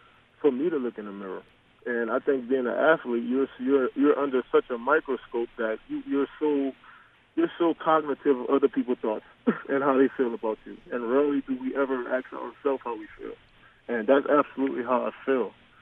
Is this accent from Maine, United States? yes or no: no; New Orleans, Louisiana, United States; But, you know, growing up in New Orleans, man, you know, we played a lot of pitch-up tackle, and we played a lot of kickball, you know.